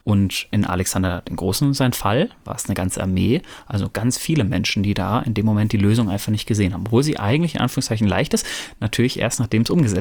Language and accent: German; North Rhine-Westphalia, Germany; Ich komme ja ursprünglich aus dem Pott